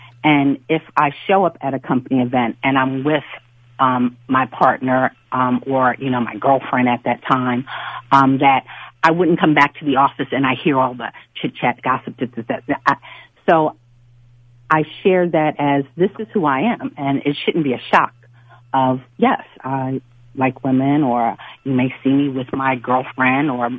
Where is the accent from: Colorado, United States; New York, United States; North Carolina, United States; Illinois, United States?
New York, United States; now in Washington, United States; when I first moved down to D.C., because I'm originally coming from New York